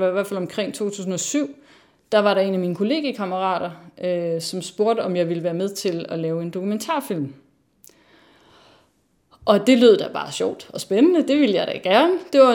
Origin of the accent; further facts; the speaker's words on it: North Denmark Region, Denmark; jeg er opvokset i Nordjylland. Men som datter af to sønderjyder. Mine forældre flyttede derop, fordi min far han fik job som dyrlæge